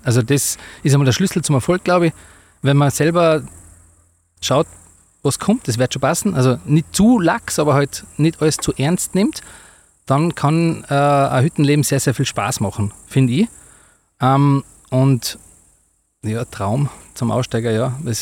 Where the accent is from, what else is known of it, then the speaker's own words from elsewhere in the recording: Tyrol, Austria; born there; bin eigentlich ein gebürtiger Osttiroler, der was schön langsam wieder auf seine Geburtshöhe zurückschreitet.